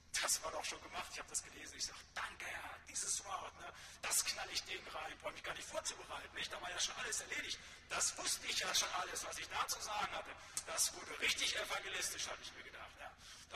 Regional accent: North Rhine-Westphalia, Germany; Da, wo ich herkomme, im Siegerland

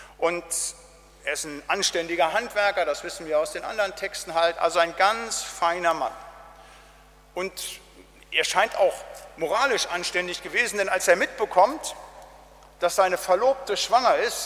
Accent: North Rhine-Westphalia, Germany; Ich komme ja aus dem Siegerland, aus dem Wittgensteiner. Das ist eine Gegend mit vielen Bergen. Da liegt immer Schnee im Weihnachten.

